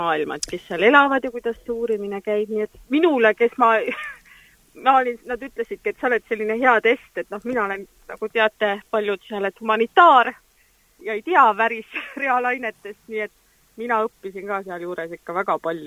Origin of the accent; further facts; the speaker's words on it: Saare County, Estonia; olen nagu seal Saaremaalt.